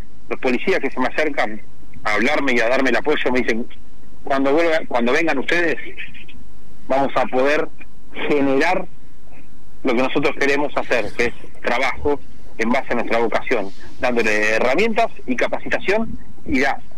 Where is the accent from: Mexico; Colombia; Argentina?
Argentina; Nosotros somos los argentinos que están indignados y que tienen bronca.